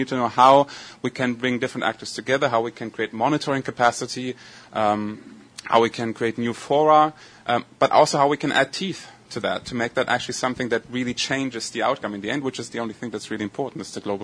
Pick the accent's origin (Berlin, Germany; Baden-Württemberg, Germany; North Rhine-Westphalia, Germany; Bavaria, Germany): Berlin, Germany; English is a second language; from Berlin, also part of the group.